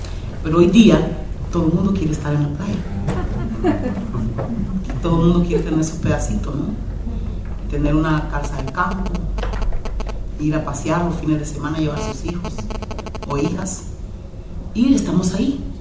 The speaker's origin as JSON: {"language": "Spanish", "country": "Honduras", "said": "Soy hondureña, como pude haber sido jamaiquina, como pude haber sido cualquier otro país de cualquier isla del Caribe. Finalmente llegaron nuestros antepasados en 1797 a Honduras"}